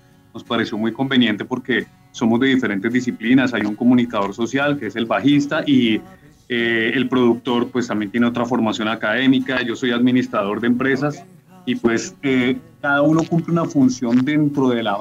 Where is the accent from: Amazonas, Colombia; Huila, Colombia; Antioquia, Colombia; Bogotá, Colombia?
Bogotá, Colombia; now in Girardot, Colombia; Yo soy bogotano, pero pues ya llevo 7 años viviendo acá